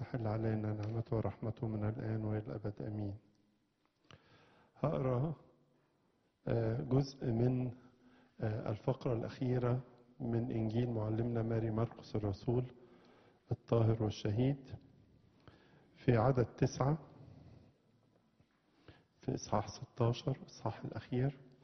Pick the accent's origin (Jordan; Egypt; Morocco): Egypt; وزي ما احنا عارفين ان هذا القديس له معزة خاصة في بلادنا مصر